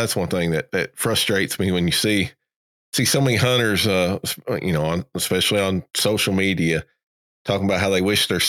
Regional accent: Kentucky, United States; now in Georgia, United States; Yeah, and I'm a transplant. I'm originally from Kentucky, so yeah, it's definitely taken some getting used to. I've been down here, about 12 years now.

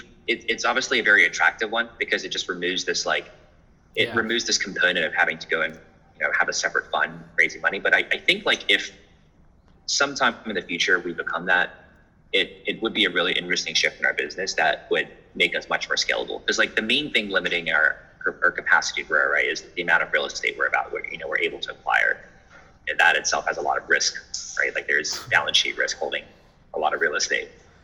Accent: Hong Kong; now in United States; So I'm actually from Hong Kong. I immigrated to the United States about 7 years ago

